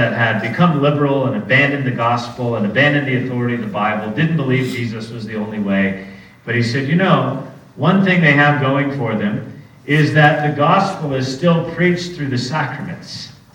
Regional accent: California, United States; I'm a Californian, we're pretty open people

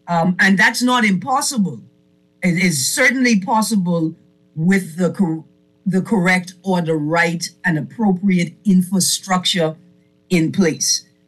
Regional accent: Acklins, Bahamas; See, I'm from Acklands and you from Acklands, right?

